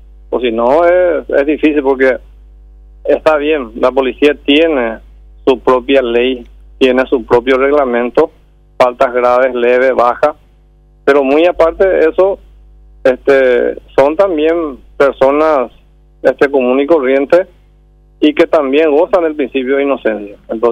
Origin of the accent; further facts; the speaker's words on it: Paraguay; nosotros somos especiales, los paraguayos somos muy especiales, somos, y yo creo de que tenemos una cultura muy, pero muy especial.